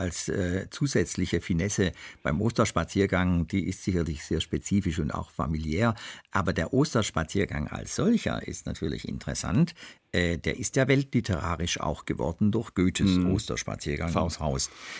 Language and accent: German; Southern Germany, Germany; accent: Swabian; es gibt ihn genauso im tiefen Süddeutschland, wo ich herkomme, wie Sie in meiner Sprache unschwer erkennen können.